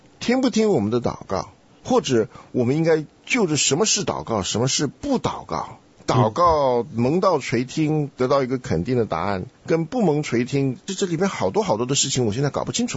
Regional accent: Taiwan; now in United States; 这美国的火车跟中国的火车不一样啊，我从台湾来，我第一次看见美国火车，那真的是大开眼界。我们在台湾，尤其台湾多山坡啊

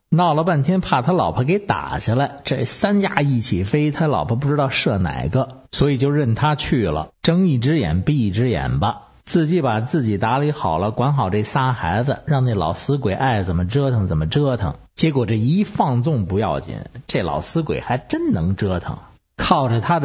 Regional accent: Beijing, China; accent: Beijing; 再一加上咱哥们儿这北京口音念起来就更怪了

